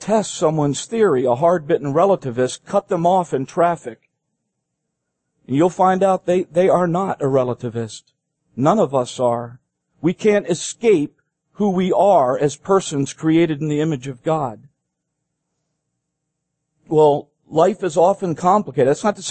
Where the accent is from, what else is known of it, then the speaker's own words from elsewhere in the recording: Philippines; Where I grew up in the Philippine Islands, we played basketball all the time.